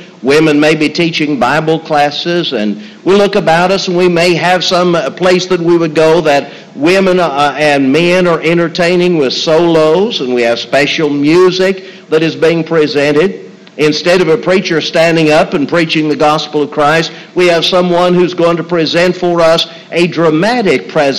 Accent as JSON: {"language": "English", "town": "New Martinsville", "region": "West Virginia", "country": "United States", "tie": "born or raised there", "said": "When I was a boy growing up in New Martinsville, West Virginia"}